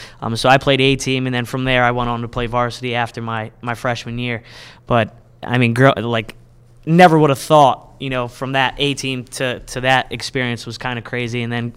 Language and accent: English; Lititz, Pennsylvania, United States; Yeah, I grew up here in Lancaster, in Lititz.